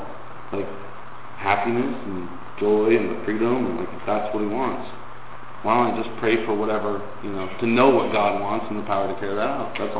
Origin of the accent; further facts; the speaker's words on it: Sahuarita, Arizona, United States; Everybody says, where are you from? I said, oh, just a little bit south of Tucson. Because Saurita is hard to especially pronounce if you read it.